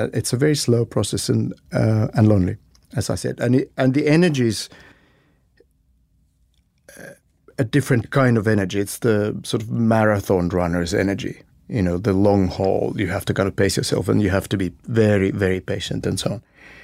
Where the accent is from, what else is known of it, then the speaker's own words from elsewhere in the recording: Helsinki, Uusimaa, Finland; English is a second language; I was born and raised in Helsinki, Finland.